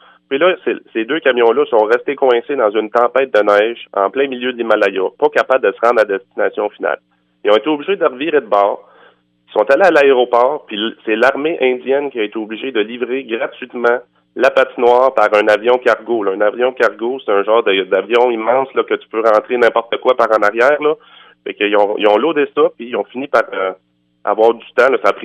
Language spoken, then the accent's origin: French; Montreal, Quebec, Canada; now in Sainte-Françoise, Canada; Moi, je viens de Montréal, en fait.